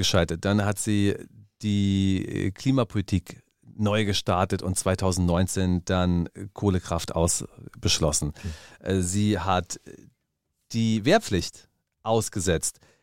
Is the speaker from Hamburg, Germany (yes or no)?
no; Berlin, Germany; Also, ich musste über Friedrichstraße Richtung Norden fahren in meine alte Heimat nach Tegel.